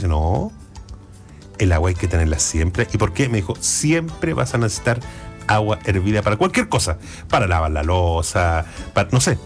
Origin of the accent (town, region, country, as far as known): Chile